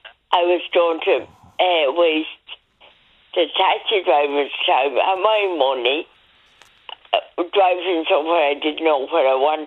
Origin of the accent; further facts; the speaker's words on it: Wicklow, County Wicklow, Ireland; I'm from Wicklow Town